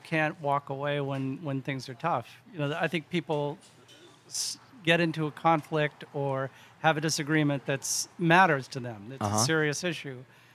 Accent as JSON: {"language": "English", "region": "New Hampshire", "country": "United States", "said": "New Hampshire originally."}